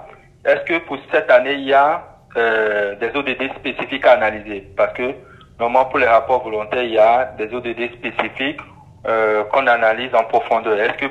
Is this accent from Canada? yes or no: no; Benin; chez nous au Bénin